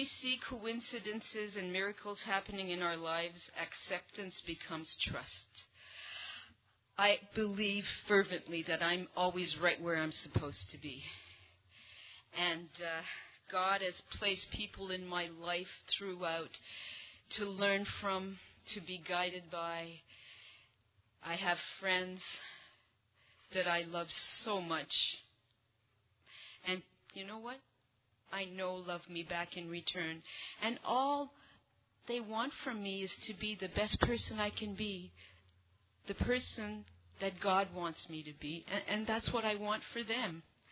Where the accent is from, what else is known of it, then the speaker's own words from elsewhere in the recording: Ottawa, Ontario, Canada; I'm an addict from Ottawa, Canada.